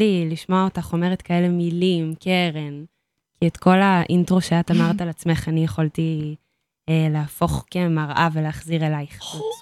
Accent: Modi'in, Central District, Israel; אני ממודיעין.

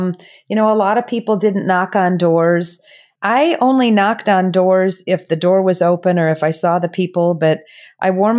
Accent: Rochester, United States; I grew up in Rochester before I left for bigger cities, you know, for college and after college the first time. And so I grew up here. I know my community. I know Southeast Rochester

